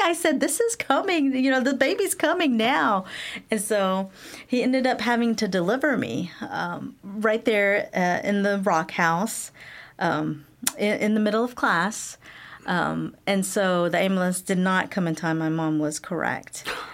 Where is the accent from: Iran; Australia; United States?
United States; Rockfield, Kentucky; Growing up in Bowling Green, it was kind of strange, you know, because I hear, you know, other Asian American stories about, you know, how they grew up. But so Bowling Green, we actually lived on the outskirts of Bowling Green, just a small town. It's called Rockfield, very rural.